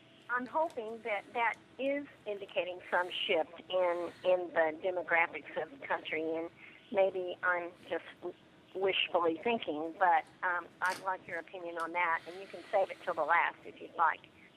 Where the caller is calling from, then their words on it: Tulsa, Oklahoma, United States; I'm from Tulsa.